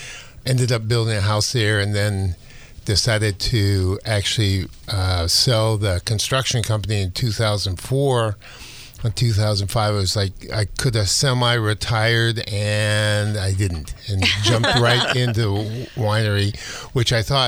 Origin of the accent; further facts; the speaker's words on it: San Francisco, California, United States; Well, you know, wine was very much part of our life growing up in San Francisco in the Marina District.